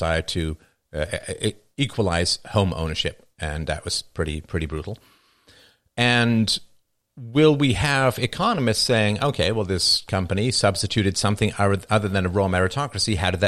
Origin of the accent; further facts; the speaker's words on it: England, United Kingdom; I mean, I grew up in England, right?